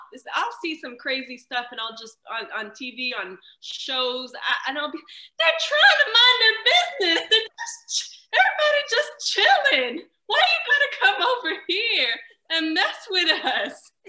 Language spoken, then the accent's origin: English; Montreal, Quebec, Canada; So I grew up in Montreal, Canada, and we didn't have a hip hop and R&B station when I was growing up.